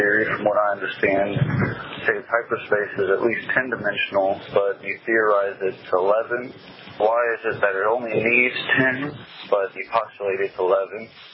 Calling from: Combs, Illinois, United States; I'm calling from Combs, Illinois

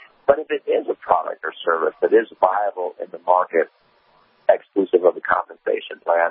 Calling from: Peru; I'm calling from Peru, and so unfortunately there is a bit of a delay.

